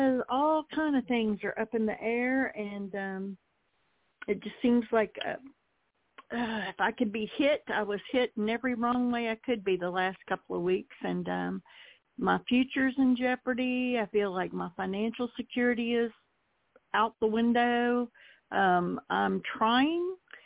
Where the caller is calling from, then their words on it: Oklahoma, United States; Hi, Angela Joy. … from Oklahoma.